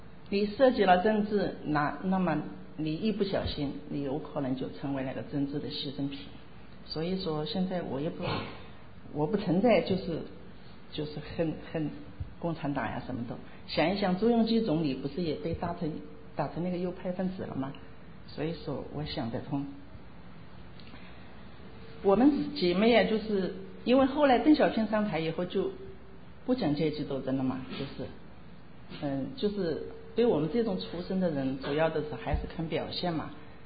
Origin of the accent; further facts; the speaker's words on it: China; 当然我作为一个中国人，我还是爱我的祖国